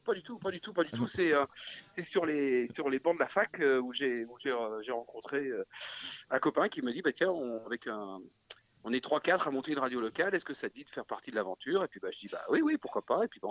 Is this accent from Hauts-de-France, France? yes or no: no; Angers, Pays de la Loire, France; Moi, j'ai été d'abord speaker, étant donné que j'étais d'Angers